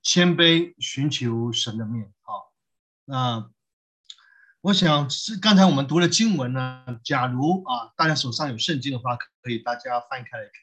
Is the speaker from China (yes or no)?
yes; China; 就好像我们中国人在唐朝大部分用诗，宋朝用词等等